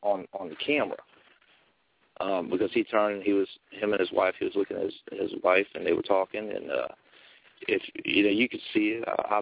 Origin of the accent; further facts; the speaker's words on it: Louisiana, United States; when I lived in Louisiana, I grew up in Louisiana hearing rumors about it.